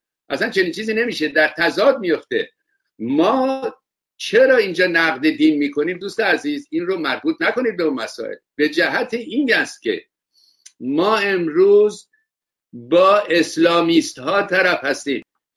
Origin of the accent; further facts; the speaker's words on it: Iran; من به عنوان یک ایرانی که بسیار به وطنم علاقه دارم و به فرهنگش و به مردمش،